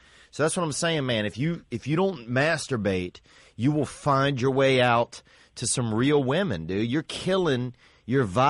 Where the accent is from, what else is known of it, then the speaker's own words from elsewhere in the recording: Louisiana, United States; just because I'm from Louisiana, every time or from the South